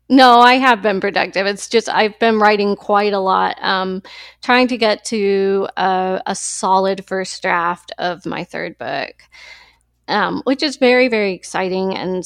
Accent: Arkansas, United States; but even growing up in Arkansas, there were some of the people that kind of populate this book that are a little more rural

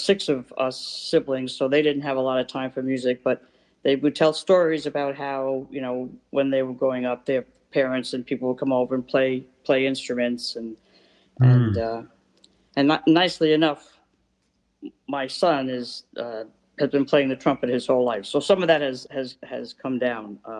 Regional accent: Brooklyn, New York, United States; born there; I was born in Brooklyn and here in New York.

